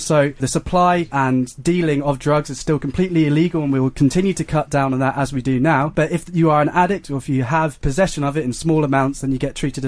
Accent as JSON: {"language": "English", "town": "Bristol", "region": "South West England", "country": "United Kingdom", "tie": "born or raised there", "said": "I grew up in Bristol"}